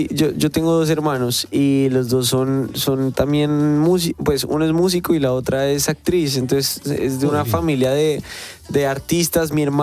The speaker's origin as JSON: {"language": "Spanish", "country": "Colombia", "said": "Además que imagínate nosotros como colombianos"}